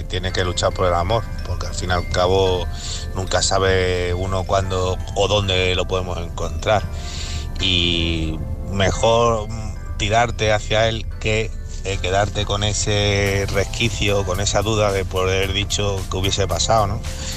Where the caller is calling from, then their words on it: Huelva, Andalusia, Spain; de Huelva.